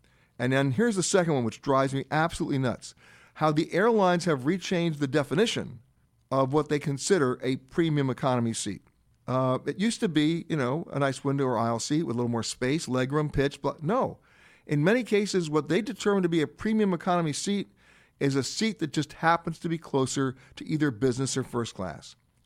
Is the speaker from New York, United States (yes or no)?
yes; Manhattan, New York, United States; I grew up in Manhattan, in Harlem, so I grew up learning Puerto Rican Harlem Spanish